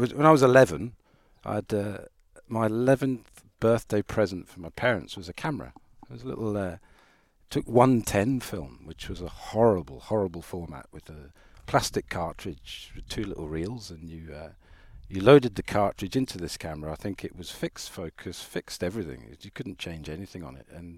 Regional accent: Ireland; I'm Irish, and that's part of the culture there.

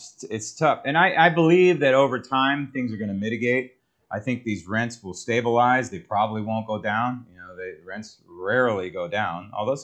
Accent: United States; No, I'm not. I'm an American.

